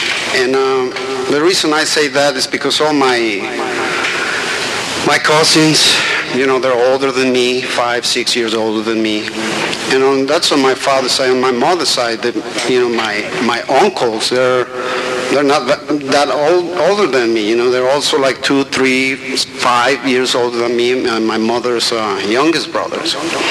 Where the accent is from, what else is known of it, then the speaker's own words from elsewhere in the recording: Mexico City, Mexico; moved away as an adult; You know, I am from Mexico City, and I'm 47 years old.